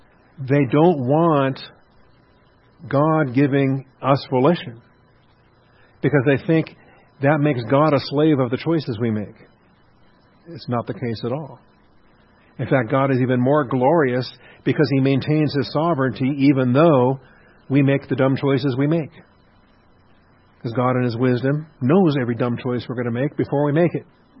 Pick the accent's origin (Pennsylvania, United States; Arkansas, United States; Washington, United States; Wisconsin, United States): Washington, United States; Seattle; I grew up in Seattle, and we sometimes have different words.